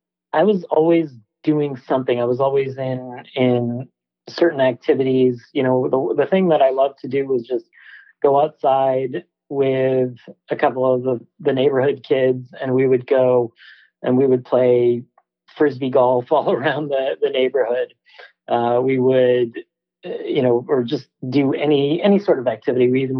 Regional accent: Michigan, United States; We grew up in Michigan, outside of Detroit.

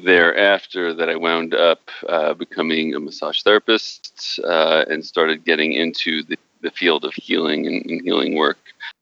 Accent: Queens, New York, United States; now in Alameda, United States; Yes, I have been in Alameda, California for about 4 years now. And Alameda is this beautiful little town right between Oakland and San Francisco in the Bay Area of California. Yet I was born and raised in Queens

